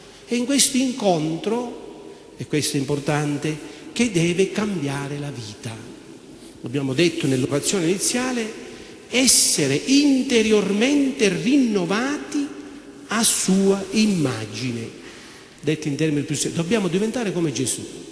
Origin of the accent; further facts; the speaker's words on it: Syracuse, Sicily, Italy; basta il nome, e vengo da Siracusa, precisamente dal convento e anche santuario